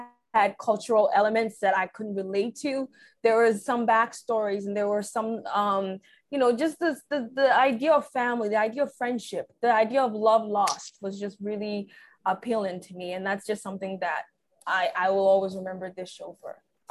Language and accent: English; Ghana; moved away; I grew up back in Ghana in a similar environment where almost everyone in that neighborhood kind of was like, you know, the aunties or whoever, they were almost like your second mom.